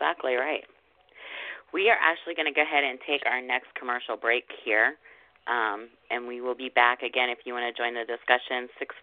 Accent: United States; As an American, I could appreciate the Canadian talent.

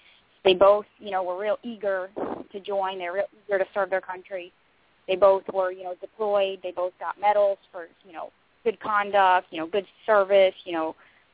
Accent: United States; Well, I've always, you know, like, growing up in America, I've always had, like, you know, heroes and everything.

